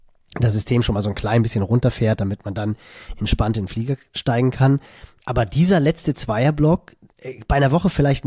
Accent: Northern Germany, Germany; für mich als Norddeutscher

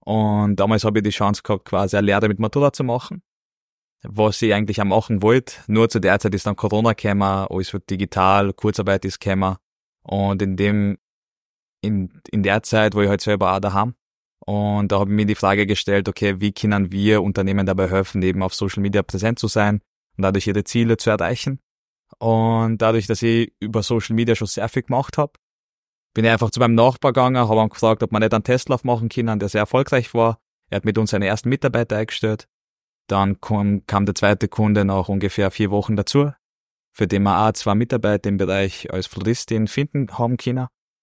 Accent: North Macedonia; now in Austria; ich bin ursprünglich aus Nordmazedonien, aber seit mittlerweile 22 Jahren in Oberösterreich.

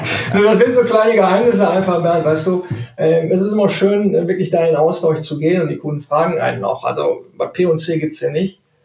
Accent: Neuss, North Rhine-Westphalia, Germany; born there; now in Cologne, Germany; ich komme gebürtig aus Neuss, aber ich sage ganz ehrlich, bis nach Köln sind es 30, 35 Kilometer. Somit natürlich seit 17 Jahren jetzt hier in Köln ansässig.

